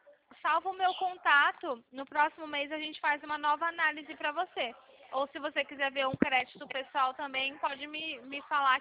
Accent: São Paulo, Brazil; Aqui, a gente é do interior de São Paulo

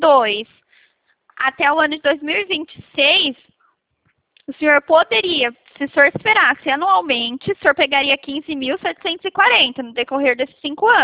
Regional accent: Americana, São Paulo, Brazil; Não, eu sou aqui de Americana.

